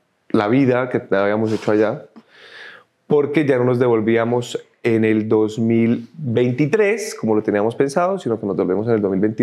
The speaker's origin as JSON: {"language": "Spanish", "town": "Bucaramanga", "region": "Santander", "country": "Colombia", "also_born_or_lived": "Mexico", "said": "yo soy de Bucaramanga, pero yo ya vivía en México."}